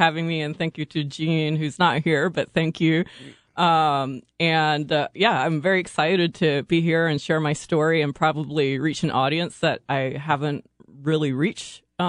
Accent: Midwest, United States; English is a second language; I grew up in the Midwest.

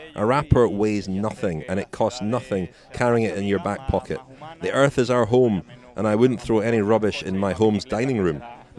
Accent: Scotland, United Kingdom; I'm from Scotland

